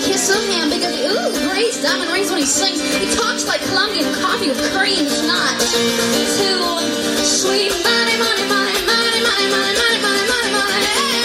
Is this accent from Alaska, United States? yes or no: yes; Alaska, United States; they don't make them like that in Alaska. I'm from Alaska.